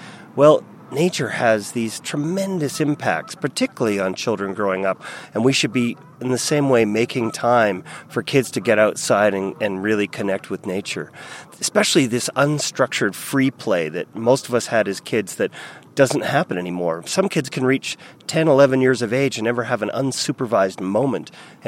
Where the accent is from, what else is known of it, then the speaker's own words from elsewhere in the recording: Vancouver, British Columbia, Canada; Yeah, in Vancouver, BC.